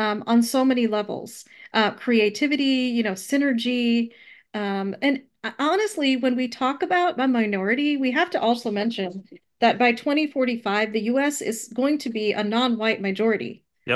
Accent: Alabama, United States; accent: Southern; Growing up in Alabama, I actually had a Southern accent. It was not strong. But it was most definitely a Southern accent.

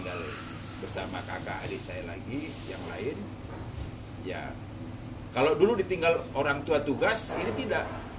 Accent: Makassar, South Sulawesi, Indonesia; also born or lived in Malang; Saya lahir di Malang. Lahir di Malang tahun 57. Terus saya ketika umur saya lupa umur berapa, tapi tahun 63 saya diboyong pindah ke Makassar. Saya diboyong ke Makassar sebagai anak kolong

